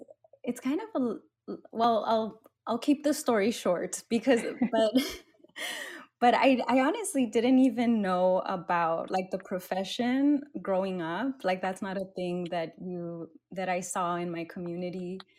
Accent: Texas, United States; also born or lived in Mexico; My family and I, we are immigrants from Mexico. My parents kind of moved around Texas and ended up in South Texas in the Rio Grande Valley, RGV. So I grew up there.

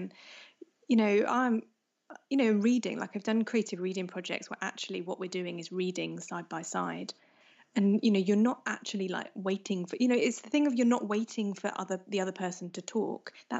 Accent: London, United Kingdom; born there; And I was born in London. I've lived in different places, but I was born in London and, you know, lived in South London for a good number of years.

